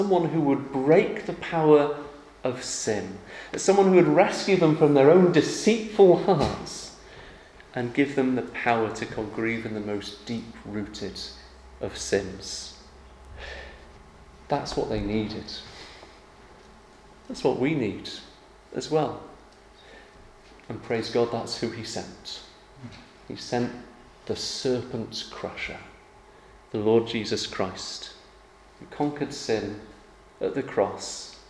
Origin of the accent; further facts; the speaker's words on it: England, United Kingdom; because I'm an Englishman and I'm in Wales